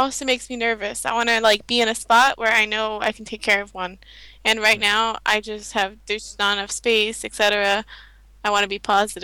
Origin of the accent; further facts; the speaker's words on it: Virginia, United States; born there; Well, I actually was born on the East Coast. I was born in Virginia.